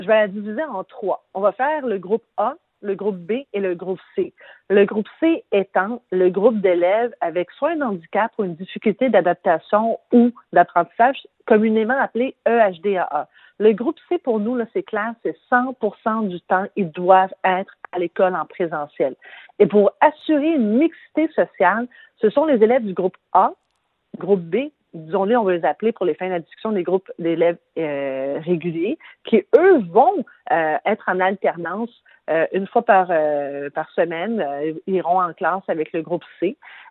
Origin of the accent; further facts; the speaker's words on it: Montreal, Quebec, Canada; Alors, et je viens d'Hochelaga, donc un milieu hyper défavorisé.